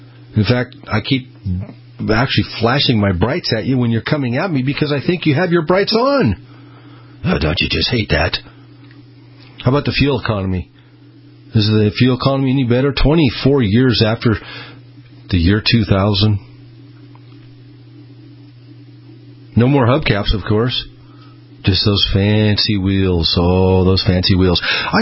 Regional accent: Boise, Idaho, United States; It used to be where, in fact, where I grew up and how I grew up here in Boise, I grew up in a gas station, a full-service gas station

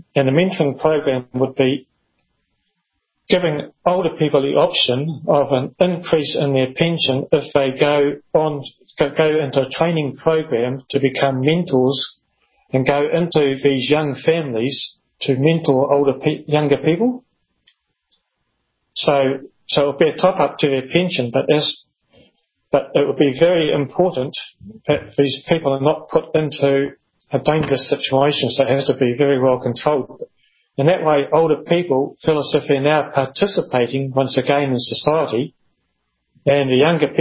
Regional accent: New Zealand; I'm originally from New Zealand

